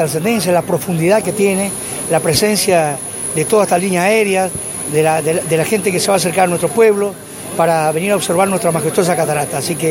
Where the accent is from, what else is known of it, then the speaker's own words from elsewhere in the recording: Argentina; porque somos todos argentinos